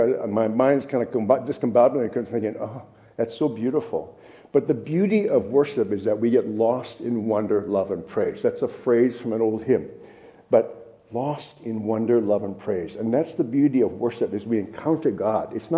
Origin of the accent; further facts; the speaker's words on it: Hawaii, United States; I grew up in Hawaii, so you feel me? There's a little dissonance in my bones, man.